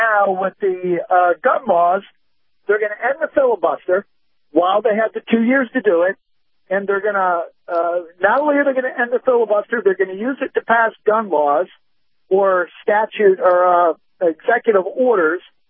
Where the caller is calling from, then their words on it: New York, United States; from New York.